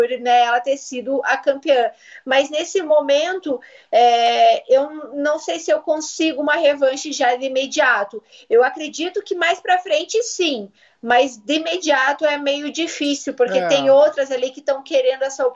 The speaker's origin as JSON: {"language": "Portuguese", "town": "Curitiba", "region": "Paraná", "country": "Brazil", "tie": "born or raised there", "said": "Então, eu nasci aqui em Curitiba, sempre morei aqui mesmo."}